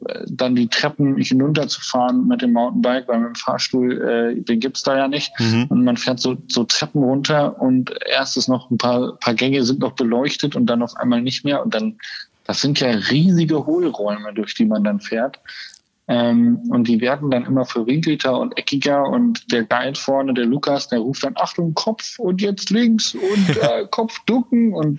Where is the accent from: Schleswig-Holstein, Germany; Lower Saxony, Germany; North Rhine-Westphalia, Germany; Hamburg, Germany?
Lower Saxony, Germany; war es ein bisschen der Deister, also meine Heimat